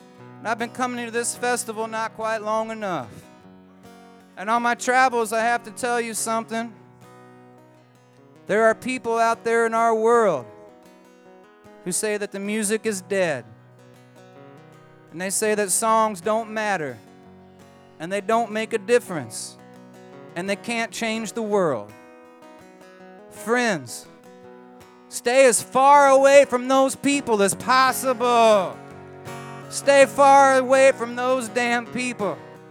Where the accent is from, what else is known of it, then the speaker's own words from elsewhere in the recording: Delvin, Illinois, United States; And now in my hometown of Delvin, Illinois, we have a legit medicinal marijuana pot farm in my hometown.